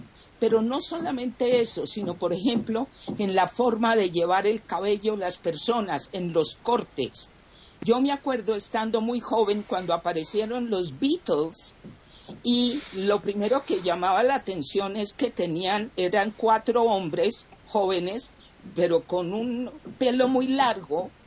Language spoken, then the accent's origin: Spanish; Colombia; aquí en mi país, en Colombia